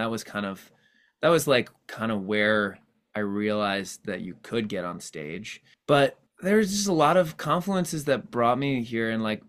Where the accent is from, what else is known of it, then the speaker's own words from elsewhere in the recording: Earlville, New York, United States; Well, so I grew up in this little town called Earlville.